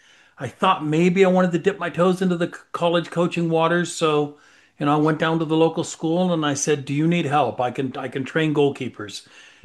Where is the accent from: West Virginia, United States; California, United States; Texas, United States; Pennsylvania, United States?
California, United States; Hayward; I grew up in the Hayward, East Bay area, and then my first coaching gig was at Cal State East Bay.